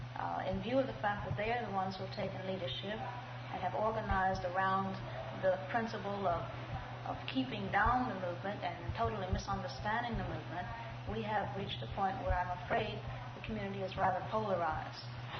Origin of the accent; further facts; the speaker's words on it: Chicago, Illinois, United States; born there; I was born in Chicago, Illinois.